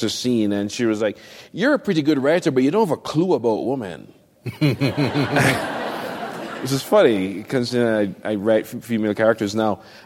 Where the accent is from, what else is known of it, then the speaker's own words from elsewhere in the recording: Jamaica; Growing up in Jamaica and writing, I didn't have a lot of mentors.